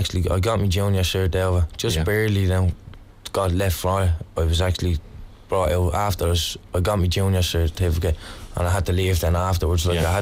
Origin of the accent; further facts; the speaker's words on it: Ireland; Sherry George in Ballyferma. It's a small place, you know, in Ballyferma now. That's where I grew up there now. I lived there all my life.